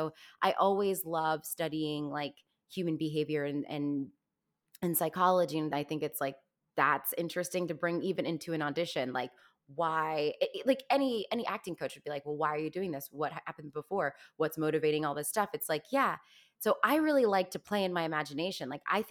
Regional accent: Virginia, United States; now in Los Angeles, United States; it was because I came from Fairfax County schools in Virginia, which are some of the best in the country, in the nation. And then when I moved to Los Angeles

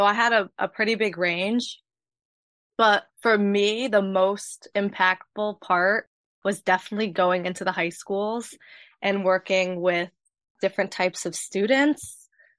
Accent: Connecticut, United States; I am from Connecticut, so I didn't have to relocate.

